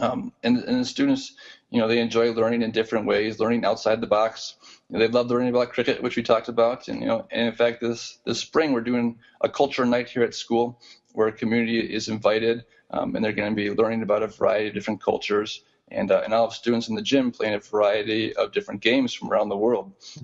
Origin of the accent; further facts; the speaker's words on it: Midwest, United States; You know, we're from the Midwest and our pen pals are from the East Coast